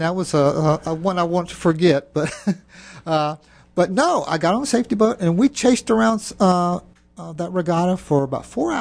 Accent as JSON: {"language": "English", "region": "California", "country": "United States", "tie": "born or raised there", "also_born_or_lived": "Riverside, United States / Germany", "said": "I was born in Riverside, California. Before I could, well, I guess about 4 months old, we were in Germany. And then, but long story short, I grew up most of the time from about sixth grade on through high school in Northern California."}